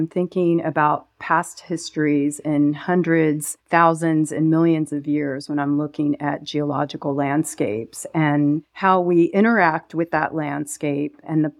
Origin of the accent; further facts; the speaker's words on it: Lancaster, Pennsylvania, United States; What shaped what I do is growing up in Lancaster County, Pennsylvania, my parents were immigrants from Greece, and Lancaster was filled with these factories, and my parents worked in those factories, and we lived in the city of Lancaster